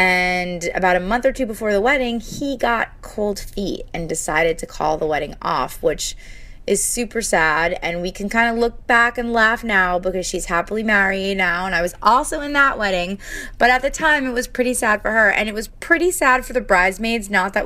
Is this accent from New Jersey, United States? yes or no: yes; New Jersey, United States; I'm from New Jersey.